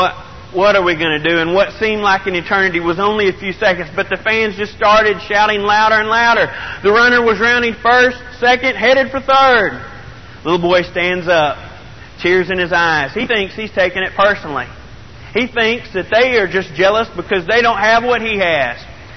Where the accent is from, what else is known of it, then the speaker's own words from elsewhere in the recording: Texas, United States; I'm from Texas, all right, and all I'd seen play was the Rangers